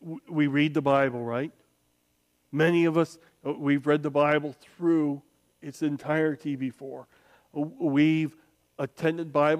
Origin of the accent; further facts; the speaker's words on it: Indiana, United States; also born or lived in Jonesboro; because I was born in Arkansas, in Jonesboro, Arkansas, which is northeast Arkansas. Grew up in northwest Indiana.